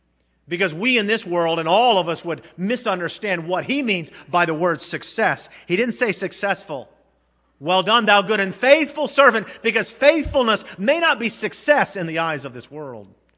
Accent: Patrick Air Force Base, Florida, United States; When I was a boy growing up in Patrick Air Force Base

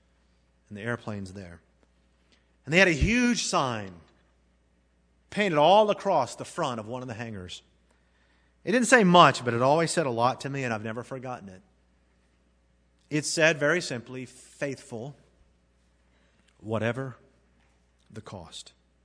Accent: Patrick Air Force Base, Florida, United States; When I was a boy growing up in Patrick Air Force Base

